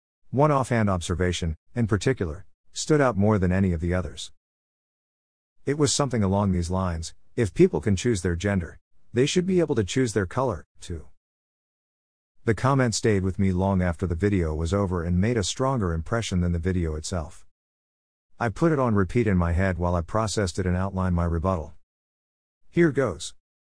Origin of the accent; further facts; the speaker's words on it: Kissimmee, Florida, United States; When I was growing up in Kissimmee, Florida, during the 70s and 80s